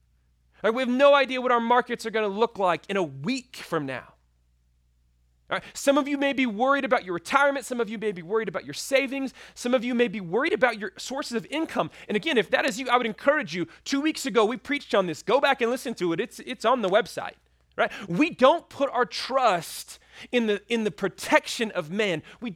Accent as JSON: {"language": "English", "region": "Texas", "country": "United States", "tie": "born or raised there", "said": "You know, growing up in West Texas, you could see the storms before they hit."}